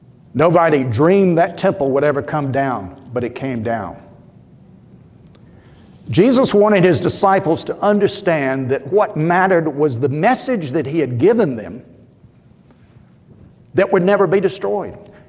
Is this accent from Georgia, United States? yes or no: yes; Columbus, Georgia, United States; I grew up in Columbus, as most of you know, in the 1950s.